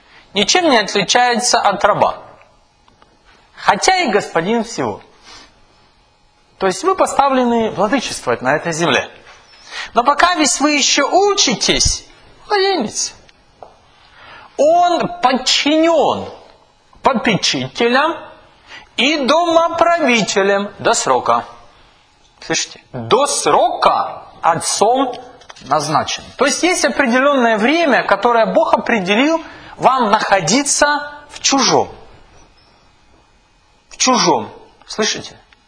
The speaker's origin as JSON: {"language": "Russian", "region": "Kyiv", "country": "Ukraine", "tie": "born or raised there", "said": "я коренной киевлянин. Да, я коренной киевлянин. Я 30 лет прожил в Киеве."}